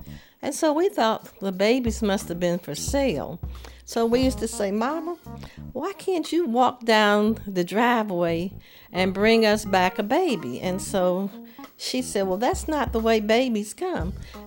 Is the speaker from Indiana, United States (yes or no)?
no; Missouri, United States; I was born in the Ville. I grew up on Cope Brilliant. And so then we moved from 4300 Cope Brilliant to 4218 East North Market, which was around the corner from Homer Phillips Hospital.